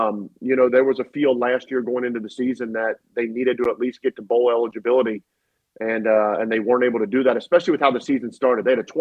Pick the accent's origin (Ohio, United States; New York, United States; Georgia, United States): Ohio, United States; Cincinnati; growing up in Cincinnati, and going to games where, you know, there was no one in attendance.